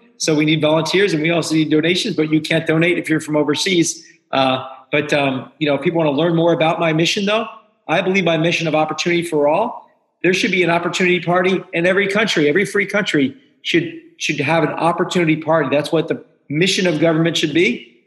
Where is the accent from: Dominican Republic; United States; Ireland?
Ireland; I'm Irish, so we have bars at our houses.